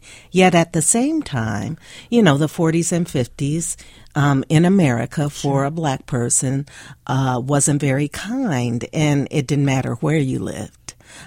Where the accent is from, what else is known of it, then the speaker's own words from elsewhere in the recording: California, United States; I grew up in California. It was Channel 5.